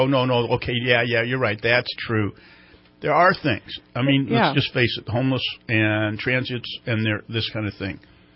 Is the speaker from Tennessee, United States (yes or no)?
yes; Tennessee, United States; Should know where I'm from? I'm from Tennessee.